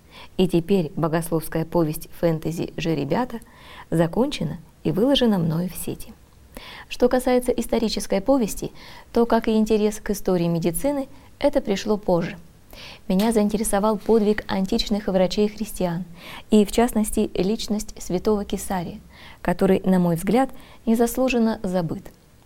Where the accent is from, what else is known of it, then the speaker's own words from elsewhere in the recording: Latvia; also born or lived in Saint Petersburg, Russia; Родилась в 1975 году в Санкт-Петербурге, Ленинграде. Детство провела в Латвии.